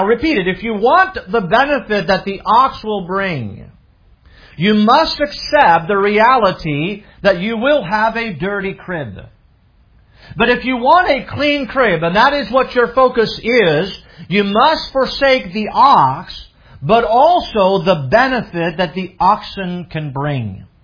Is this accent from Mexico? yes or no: no; France; I grew up in France